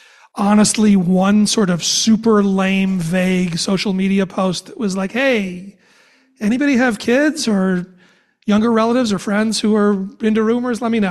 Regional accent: Cincinnati, Ohio, United States; I'm from Cincinnati and I'm a big Reds fan.

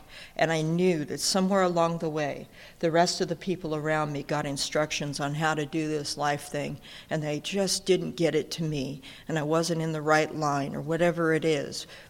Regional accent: Burbank, California, United States; born there; You know, I was born in Burbank. I tell you that I was born at St. Joseph's Hospital across from Buena Vista Disney Studios

